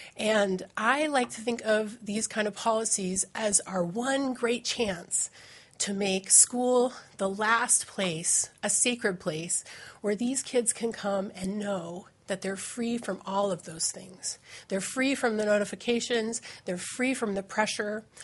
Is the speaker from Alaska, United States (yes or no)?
yes; Fairbanks, Alaska, United States; I'm from Fairbanks.